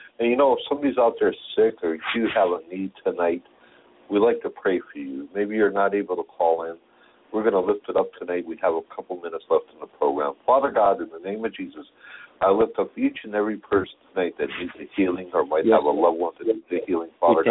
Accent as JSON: {"language": "English", "region": "Ohio", "country": "United States", "said": "I'm from Ohio, a brother in the Lord, a servant of the Lord."}